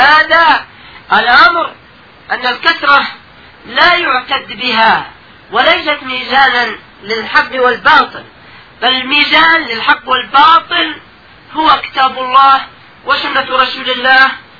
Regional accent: Yemen; الآن عندنا في اليمن

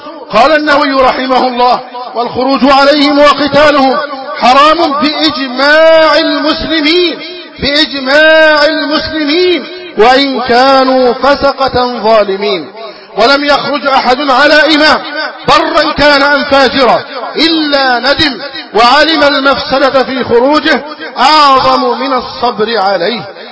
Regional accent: Egypt; أن يحفظ علينا أمننا في بلدنا مصر

